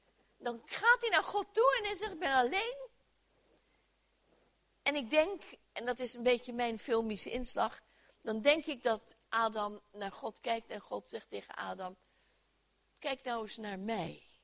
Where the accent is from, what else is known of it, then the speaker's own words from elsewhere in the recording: Netherlands; Want wij als Nederlanders hebben altijd een opinie, om te beginnen.